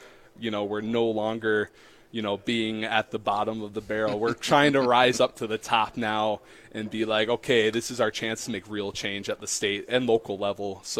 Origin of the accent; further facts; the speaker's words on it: Eagle Point, Wisconsin, United States; I was born and raised in Chippewa County, and, you know, I grew up in Eagle Point, you know, really northern part, somewhat northern part of the county.